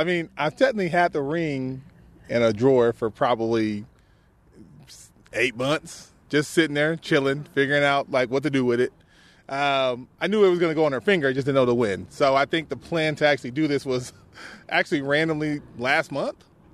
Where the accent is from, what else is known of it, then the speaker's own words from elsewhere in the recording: Dallas, Texas, United States; now in Buffalo, United States; I'm a Buffalo transplant from Dallas.